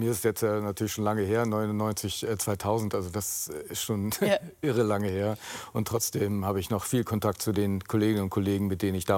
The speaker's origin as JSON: {"language": "German", "region": "eastern Netherlands", "country": "Netherlands", "accent": "East Dutch", "said": "Ja, ich spreche mit so einem ostholländischen Akzent."}